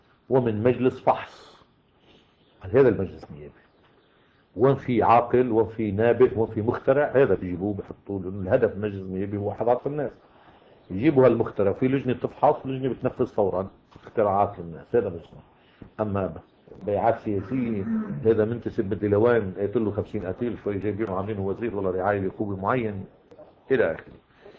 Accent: Lebanon; دعا لبرلمان عندنا بلبنان

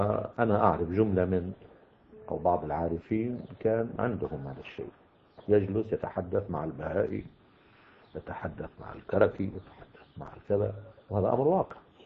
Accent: Lebanon; دعا لبرلمان عندنا بلبنان

